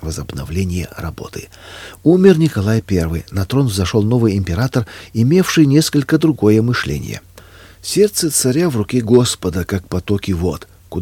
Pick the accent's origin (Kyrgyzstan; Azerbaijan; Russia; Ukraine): Ukraine; я представитель иностранного государства, я украинец.